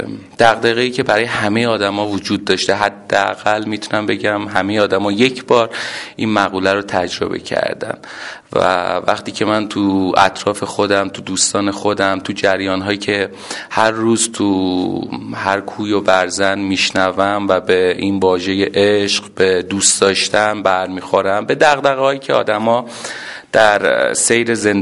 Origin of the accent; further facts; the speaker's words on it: Iran; moved away; سری واژگانی وجود داره که نشون میده یا حالا میتونه نشون بده که من یه آذریم و یک فرد، حالا میتونم بگم مهاجرم تو این شهر و اومدم داریم تو این شهر زندگی میکنم.